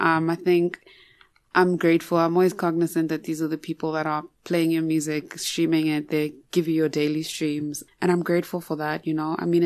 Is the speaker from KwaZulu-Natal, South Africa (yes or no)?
yes; Durban, KwaZulu-Natal, South Africa; I love to go home. I'm from Durban.